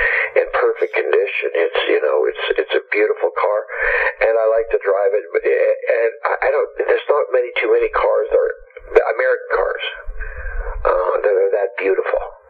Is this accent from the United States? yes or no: no; Nova Scotia, Canada; I was brought up in Nova Scotia.